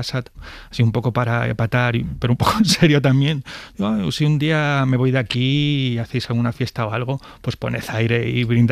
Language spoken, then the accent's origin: Spanish; Vilches, Andalusia, Spain; Vilches por mi pueblo en Jaén